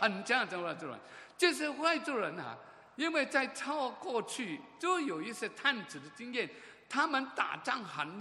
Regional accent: Hong Kong; 我是香港来的人

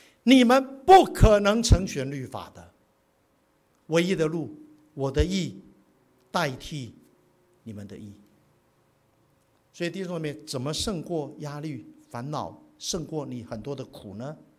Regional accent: Taiwan; 所以我把台湾，我是从台湾来的，我把台湾的安危交在

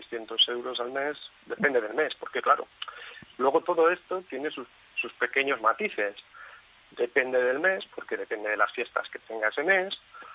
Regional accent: Valladolid, Castile and León, Spain; nosotros somos de aquí de Valladolid y siempre hemos querido vivir aquí.

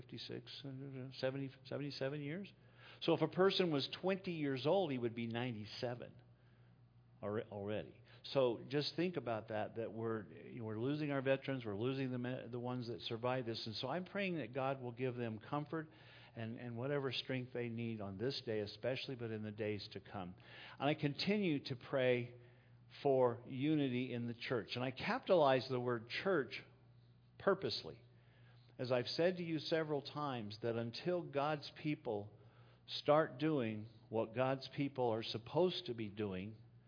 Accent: United States; not because of America, because I'm an American

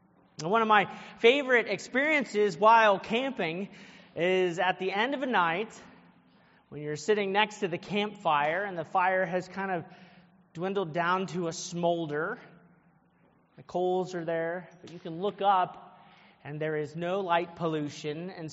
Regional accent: Colorado, United States; I thoroughly enjoy living in the West. I grew up in Colorado. I love the culture of the West.

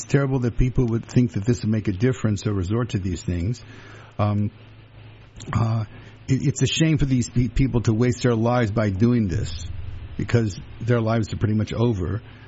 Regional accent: Louisiana, United States; Now, in my part of Louisiana, There was no Klan, because the Klan not only don't like blacks and Jews, they don't like Catholics. And I grew up in Catholic Louisiana

